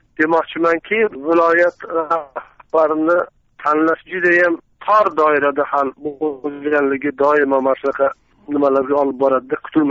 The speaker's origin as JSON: {"language": "Uzbek", "town": "Jizzakh", "region": "Jizzakh Region", "country": "Uzbekistan", "tie": "born there", "said": "Mana Jizzaxdan boshlayman. Jizzaxda tug'ilganman."}